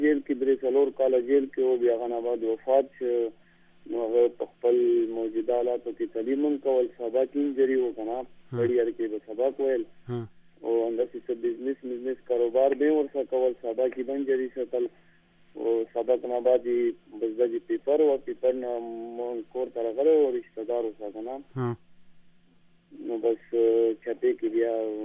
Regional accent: Khyber Pakhtunkhwa, Pakistan; بالکل زه د ورګزو ایجنسی سره تعلق ساتم

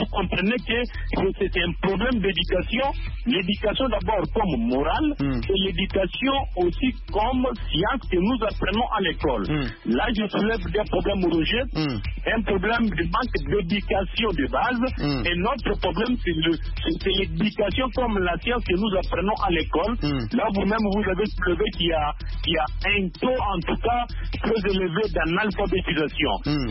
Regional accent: Tshikapa, Kasaï, DR Congo; Précisément ici chez nous au Congo.

